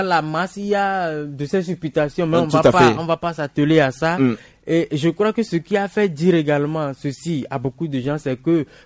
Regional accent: Togo; C'est pour ça, justement, qu'en tant que Togolais d'abord, avant d'être journaliste, on se sent frustré

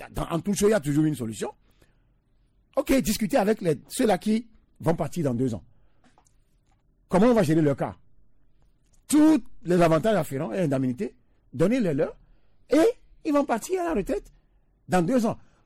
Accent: Togo; chez nous au Togo

